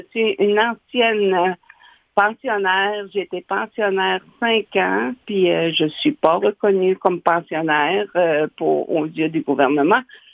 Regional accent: Natashquan, Quebec, Canada; je suis revenue dans la communauté de Ouachas, parce que je suis native de Natashquan

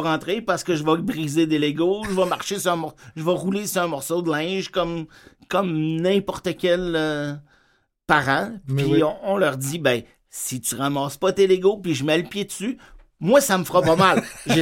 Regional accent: Canada; Je vous rappelle, je suis canadien.

